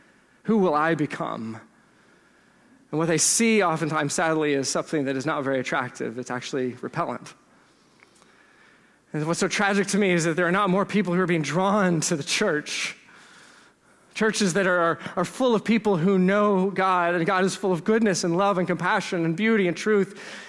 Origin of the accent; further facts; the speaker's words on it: Texas, United States; I'm from Texas.